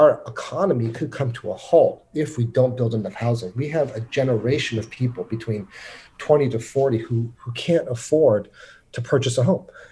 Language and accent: English; San Francisco, California, United States; I'm from San Francisco.